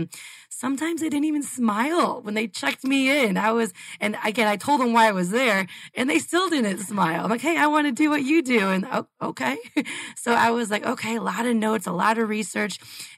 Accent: Chicago, Illinois, United States; now in Phoenix, United States; I'm also not from born and raised in Arizona. I'm from Chicago.

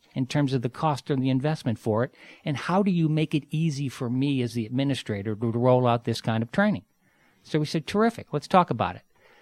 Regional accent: Chicago, Illinois, United States; moved away; I'm from Chicago. Moved here 17 years ago.

